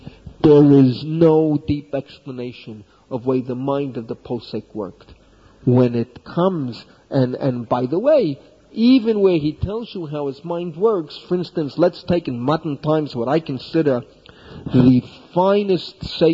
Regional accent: United States; In my parents' house, in where I grew up in America, you lived in a big apartment building, 75 families, one building

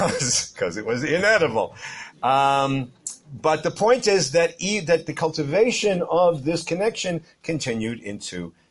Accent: Boston, Massachusetts, United States; I grew up in Boston. I'm a fourth generation Bostonian and fifth generation Palestinian.

